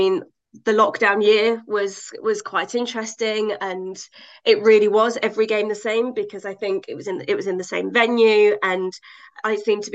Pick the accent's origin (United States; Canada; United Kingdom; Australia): United Kingdom; Loughborough, East Midlands; because I'm from Loughborough, she knew me quite well.